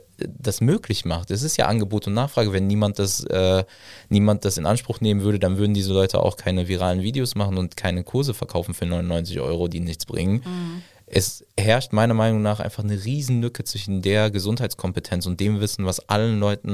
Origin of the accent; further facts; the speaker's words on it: Düren, North Rhine-Westphalia, Germany; Ich bin hier groß geworden, ich komme aus Düren.